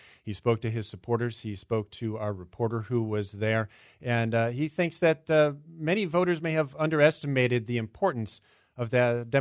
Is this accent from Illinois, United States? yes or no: yes; Chicago, Illinois, United States; I grew up in Chicago where alcohol flowed freely after elections when I was a young child.